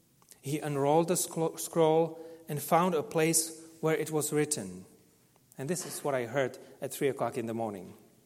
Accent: Czechia; English is a second language; because I come from Czech Republic and we like to think about the bad news all the time, right?

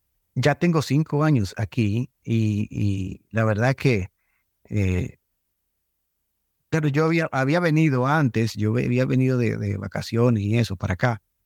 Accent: Dominican Republic; yo soy dominicano, como lo dijiste, República Dominicana. Tengo 45 años.

